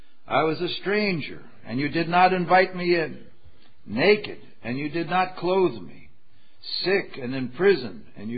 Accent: New York, United States; And you can see, since I come from New York, I'm very different from you.

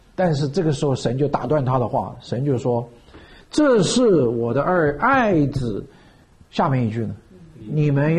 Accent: China; 因为他长得用我们中国话的土话来讲

